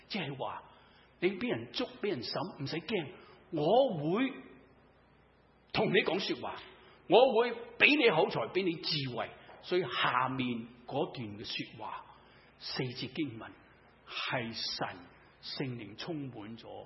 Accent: China; 我们中国人以前啊，古老时代是什么呢？先斩后咒，有没有听过？

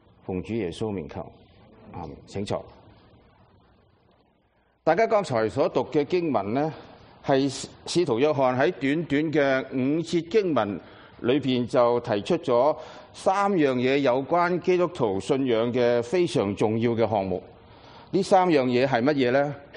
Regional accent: Hong Kong; 大約在六七十年前，我在香港長大的時候，

